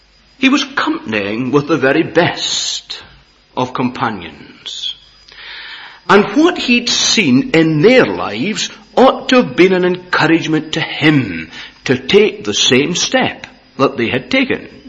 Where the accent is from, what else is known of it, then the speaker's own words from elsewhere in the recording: Prestwick, Scotland, United Kingdom; I was brought up in Prestwick, and, you know, they had an American base there in these days